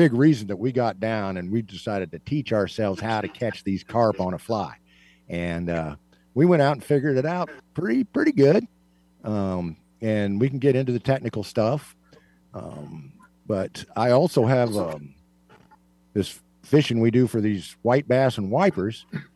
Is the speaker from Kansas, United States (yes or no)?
yes; Kansas, United States; Yes, I am from Kansas.